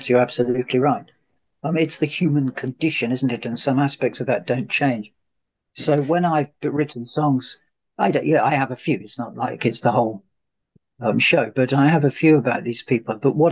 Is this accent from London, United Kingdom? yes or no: no; Coventry, West Midlands, United Kingdom; I come from Coventry, nothing in common with that.